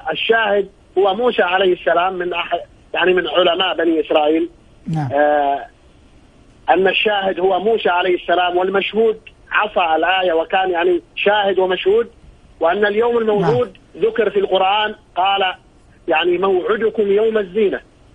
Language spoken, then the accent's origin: Arabic; Aden, Yemen; now in Saudi Arabia; أنا من عدن من اليمن أتصل بك من السعودية.